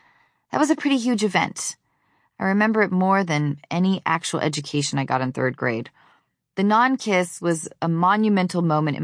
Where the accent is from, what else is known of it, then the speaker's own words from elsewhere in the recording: Edmonds, Washington, United States; When I say I'm from Seattle, it always feels misleading. Moving to Edmonds felt a little bit like moving to anywhere USA.